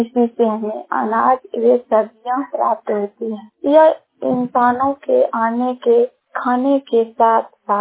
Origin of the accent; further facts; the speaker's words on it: Saharsa, Bihar, India; मैं मैसी प्रखंड सहरसा से हूँ।